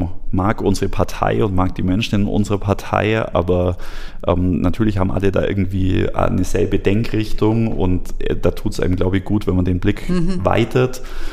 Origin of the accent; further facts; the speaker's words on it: Niederraunau, Bavaria, Germany; Und so ist dann in meinem Heimatdorf Niederraunau so eine Tradition entstanden